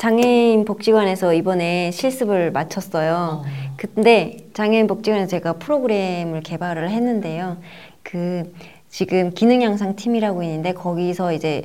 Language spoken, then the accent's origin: Korean; North Korea; now in South Korea; 원래 저는 이제 저는 북한에서 왔잖아요.